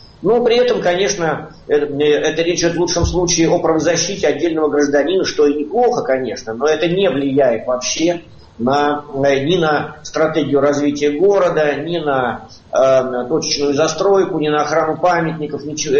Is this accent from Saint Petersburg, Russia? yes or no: no; Moscow, Russia; я сам москвич